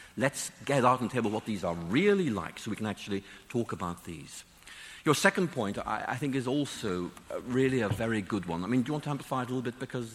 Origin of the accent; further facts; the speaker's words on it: Ireland; Why? Because I was Irish, you know